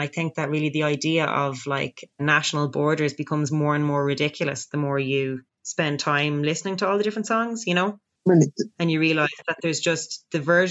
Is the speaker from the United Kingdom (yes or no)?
no; Dublin, Leinster, Ireland; accent: Dublin; And I always sing them in a Dublin accent and really like confuse everyone.